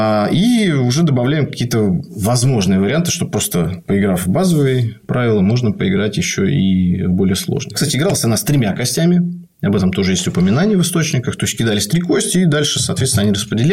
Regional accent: Saint Petersburg, Russia; Так, сейчас сразу как питерец скажу, от поребриков

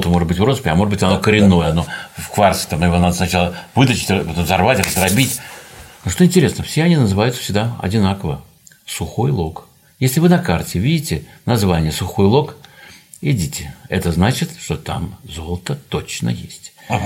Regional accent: Saint Petersburg, Russia; я из Ленинграда

